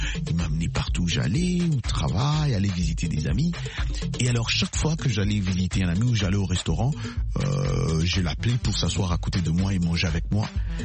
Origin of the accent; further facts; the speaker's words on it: United States; chez nous aux États-Unis, ça ne se passe vraiment pas comme ça.